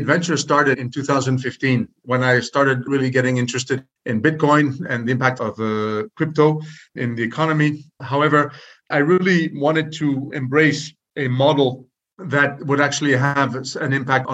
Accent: New York, United States; born there; I was born in New York of a French mother, a Hungarian father. I, in that sense, consider myself a French-Hungarian. However, obviously, having been born in the United States

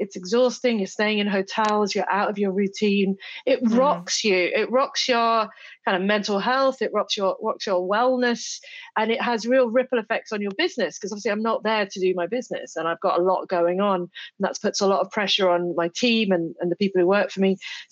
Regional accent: United Kingdom; You know, I'm British. I wasn't well off when I grew up.

